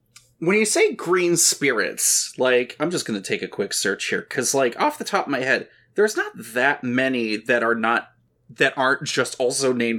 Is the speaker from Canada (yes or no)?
yes; Canada; God damn it. I'm Canadian. You'd think I would know it.